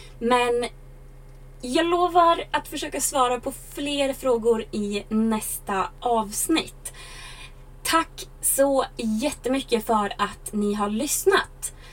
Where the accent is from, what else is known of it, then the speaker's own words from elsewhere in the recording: Sweden; Jag tror att varje gång jag har varit hemma i Sverige över sommaren så har jag ändrat någon liten grej.